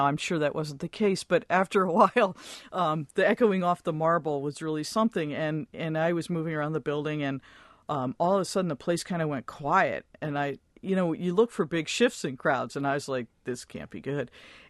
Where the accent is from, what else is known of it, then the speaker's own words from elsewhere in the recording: Washington, District of Columbia, United States; And I grew up in the Washington, D.C. Area.